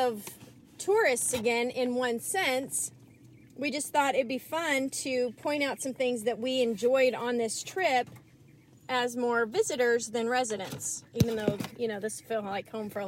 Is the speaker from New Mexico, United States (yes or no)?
yes; New Mexico, United States; It's in East Nashville, and I grew up in New Mexico